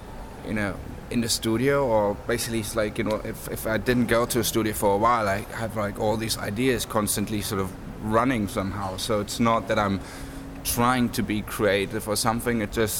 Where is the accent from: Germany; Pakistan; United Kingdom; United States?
Germany; East Germany; English is a second language; And since I grew up in East Germany, they made me playing all those East German folk songs.